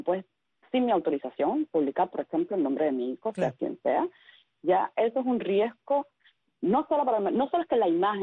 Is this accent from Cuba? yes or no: yes; Cuba; yo siempre voy a ser ciudadana cubana